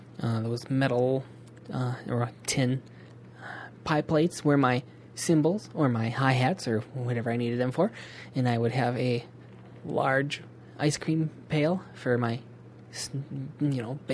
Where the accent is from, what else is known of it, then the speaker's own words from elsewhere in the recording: North Dakota, United States; I should mention I'm from South Dakota and grew up on a little ranch in North Dakota, just across the line from the South Dakota border, and cattle ranch.